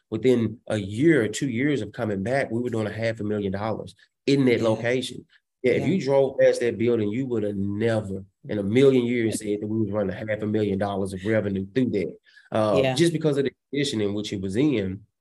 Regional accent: Memphis, Tennessee, United States; So I come from Orange Mound.

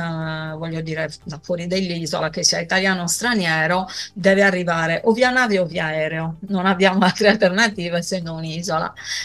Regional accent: Cagliari, Sardinia, Italy; born there; figlia di sardi, peraltro sardi dell'interno entrambi, non della città, io sono nata a Cagliari

